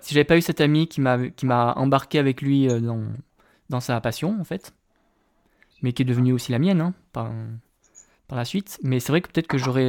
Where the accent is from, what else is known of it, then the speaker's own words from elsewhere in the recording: Auvergne-Rhône-Alpes, France; je viens de France, de la région de Rhône-Alpes, dans la Drôme.